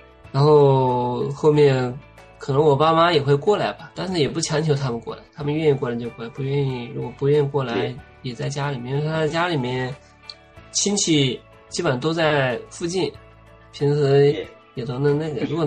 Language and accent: Chinese; Hefei, Anhui, China; now in Shenzhen, China; 我现在我哥他也到深圳来了，他以前在我们合肥那边吧